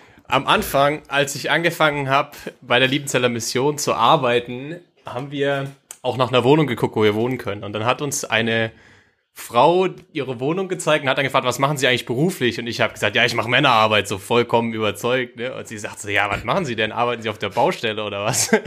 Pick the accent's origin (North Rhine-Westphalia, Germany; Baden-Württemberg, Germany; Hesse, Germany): Hesse, Germany; Kröffelbach; Ich komme aber ursprünglich aus Mittelhessen, aus Kröffelbach, the one and only town, genau, ein kleines Dorf irgendwo in Mittelhessen, 40 Minuten von Frankfurt entfernt.